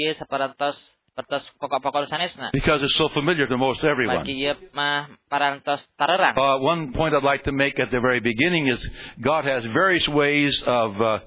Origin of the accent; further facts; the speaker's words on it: Montana, United States; When I was raised in Montana, I've seen many flocks.